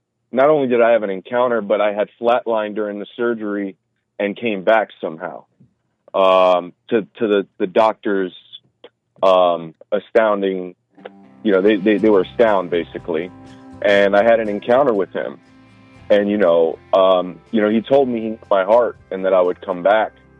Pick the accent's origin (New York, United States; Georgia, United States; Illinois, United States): New York, United States; So I actually, you know, I'm 31. I grew up in New York.